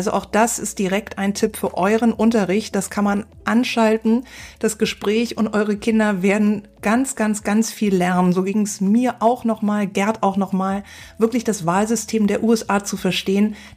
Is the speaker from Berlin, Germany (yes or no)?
yes; Berlin, Germany; Ich bin Berlinerin